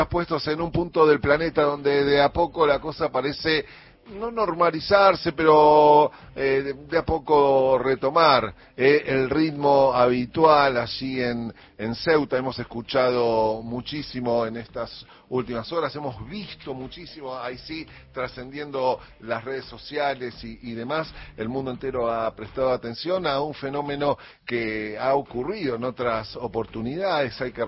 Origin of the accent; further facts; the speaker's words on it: Argentina; en el fondo todos argentinos, somos un poco de Bahía y un poco cordobeses